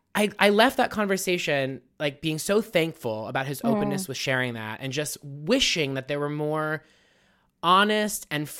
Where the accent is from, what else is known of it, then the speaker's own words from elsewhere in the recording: Pittsburgh, Pennsylvania, United States; Okay, so I'm born and raised in Pittsburgh.